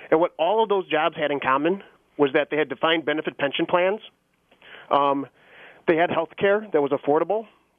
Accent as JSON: {"language": "English", "region": "Iowa", "country": "United States", "tie": "born or raised there", "said": "And I think back to when I was growing up in Northeast Iowa in a town of 150 people."}